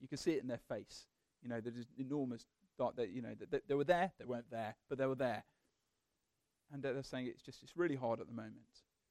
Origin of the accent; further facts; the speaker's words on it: United Kingdom; Father God, being British, I have this natural disposition to moaning, talking about the weather, talking about what's hard.